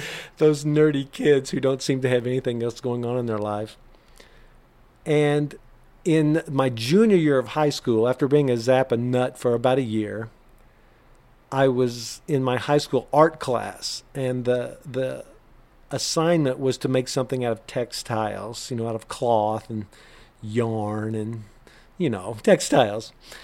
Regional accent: Tell City, Indiana, United States; they had the winning pieces of art on display at a bank in my hometown down in Tell City, Indiana.

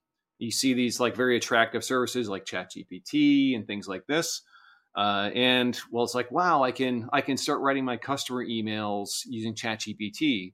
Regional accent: Florida, United States; I was raised in Florida, grew up a lot of my life going to the Bahamas. My family owned a house in the Bahamas, so very kind of Caribbean, South Florida lifestyle I grew up in.

